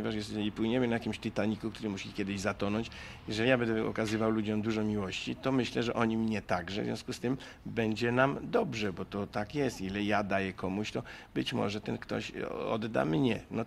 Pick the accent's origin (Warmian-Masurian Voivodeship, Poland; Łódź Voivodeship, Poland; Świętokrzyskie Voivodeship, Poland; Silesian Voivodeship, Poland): Łódź Voivodeship, Poland; Łódź; Ja się urodziłem w Łodzi, wychowałem, skończyłem szkołę aktorską.